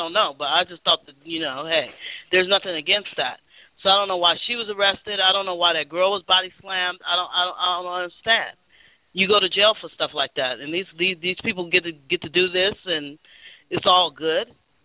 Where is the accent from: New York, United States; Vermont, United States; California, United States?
California, United States; Fresno; I'm from Fresno. California.